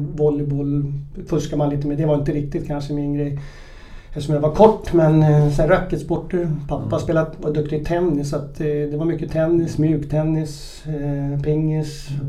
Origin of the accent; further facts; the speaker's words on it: Uppsala, Uppsala County, Sweden; Det tycker jag väl hela min uppväxt i Uppsala var väldigt harmoniskt, trygg med både mamma och pappa och syster